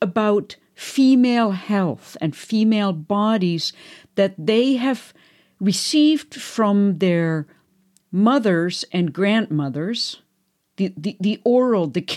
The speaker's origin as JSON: {"language": "English", "country": "Germany", "second_language": "English", "moved": "as an adult", "lives_now": "United States", "said": "I'm German. And you and I are both first generation immigrants. You're from Malaysia, I'm from Germany."}